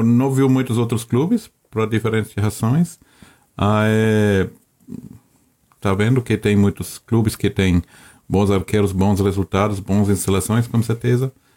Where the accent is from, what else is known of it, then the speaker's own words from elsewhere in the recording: Germany; Portuguese is a second language; Não, grande diferença, né? Sou alemão, morei na Alemanha.